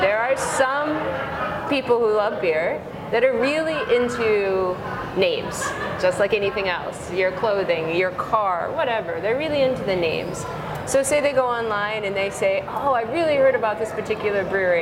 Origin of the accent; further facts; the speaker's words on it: New England, United States; I'm from New England, so yeah.